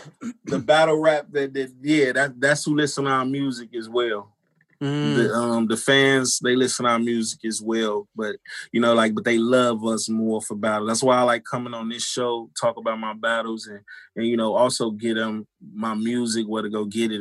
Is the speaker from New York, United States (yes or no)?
no; Chicago, Illinois, United States; even if how I feel about growing up in Chicago.